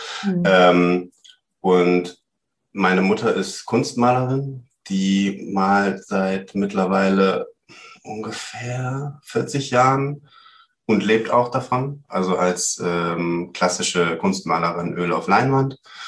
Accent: Hamburg area, Germany; es ist so, dass ich auf einem alten Rittergut groß geworden bin. Das ist quasi so ein kleines, ein Refugium, eine kleine Oase irgendwo am Rande von Hamburg.

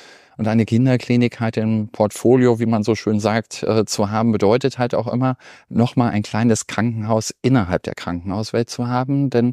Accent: Minden, North Rhine-Westphalia, Germany; als gebürtiger Minder, dass wir das halt auch hier ja in Ostwestfalen-Lippe jetzt machen können

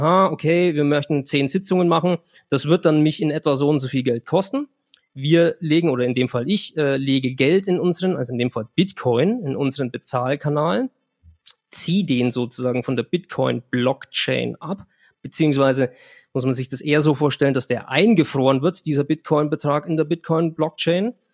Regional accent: Germany; wenn ich als Deutscher von hier nach El Salvador was schicken möchte, zahle ich 1,90 Euro.

